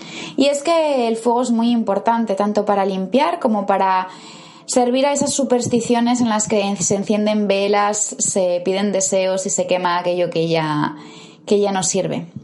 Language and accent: Spanish; A Coruña, Galicia, Spain; now in Barcelona, Spain; es una de las principales fiestas del lugar de donde yo soy oriunda, que es a Coruña, en Galicia, otra zona del país. Y aunque ya sea barcelonesa de corazón al llevar 15 años aquí